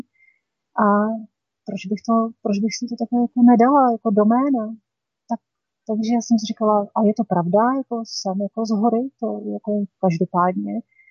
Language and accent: Czech; Kutná Hora, Central Bohemian Region, Czechia; born there; já jsem se narodila v Kutné Hoře a v určitém momentě jsem se začala často podepisovat jako